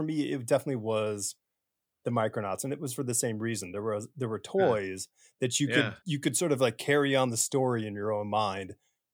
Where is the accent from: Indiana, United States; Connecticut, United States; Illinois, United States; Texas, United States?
Connecticut, United States; Well, I'm from Connecticut, but my father was born and raised in Dearborn and all those.